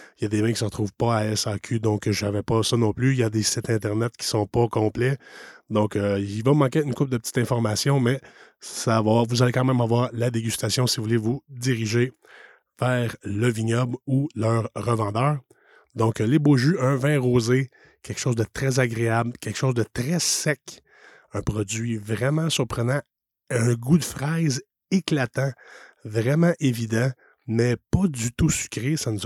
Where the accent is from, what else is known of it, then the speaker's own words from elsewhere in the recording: Quebec, Canada; des Cantons de l'Est dans la région de Brome-Missisquoi. Comme je vous ai déjà dit, là, c'est ma région natale